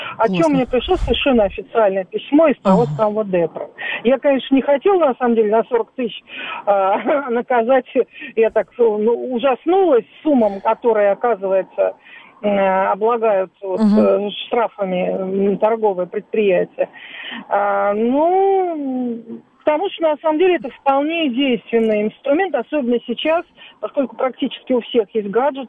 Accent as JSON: {"language": "Russian", "region": "Moscow", "country": "Russia", "said": "из Москвы."}